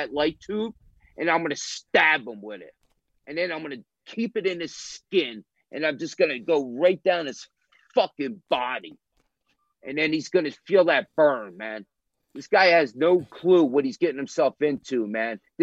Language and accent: English; National Park, New Jersey, United States; And listen, I'm from National Park, New Jersey. I'm proud of where I'm from. All my friends and my people still live there with their families.